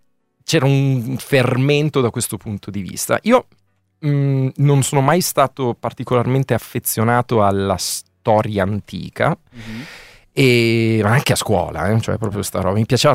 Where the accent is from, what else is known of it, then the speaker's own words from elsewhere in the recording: Emilia-Romagna, Italy; accent: Emilian; tradisco il mio accento emiliano, si sente ancora forte